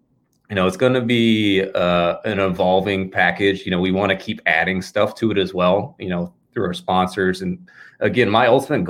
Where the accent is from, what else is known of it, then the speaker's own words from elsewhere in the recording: Richmond, Virginia, United States; You know, I'm a local guy. I'm from Richmond.